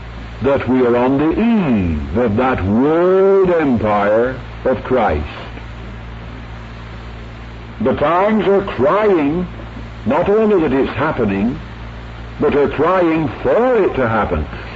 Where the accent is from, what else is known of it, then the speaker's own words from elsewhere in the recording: United Kingdom; We're a queer stock, you know, we British.